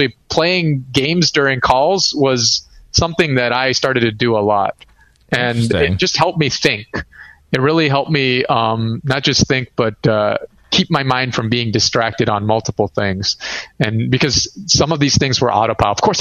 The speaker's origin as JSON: {"language": "English", "country": "Lebanon", "tie": "born or raised there", "lives_now": "United States", "said": "I grew up in Lebanon, and physical card games growing up in a remote village in Lebanon"}